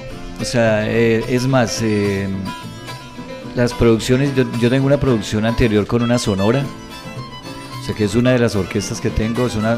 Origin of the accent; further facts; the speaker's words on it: Líbano, Tolima, Colombia; also born or lived in Ibagué / Bogotá; Yo soy músico de formación del Conservatorio de Música del Tolima. Soy oriundo del Líbano, Tolima. Pero pues prácticamente mi carrera musical la he hecho en Ibagué, en Bogotá, por más de 25 años que estuve radicado en esa ciudad.